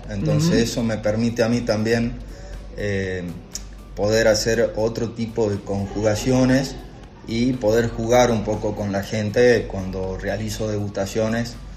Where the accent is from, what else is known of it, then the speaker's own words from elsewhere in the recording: General Güemes, Salta, Argentina; born there; Yo soy nacido en General Güemes, una localidad de...